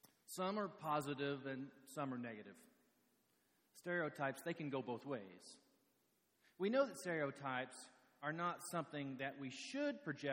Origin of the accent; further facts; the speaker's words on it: Oklahoma, United States; I mean, you know, Okie, I'm from Oklahoma, and I know that coming west, that there has been a negative response with that word.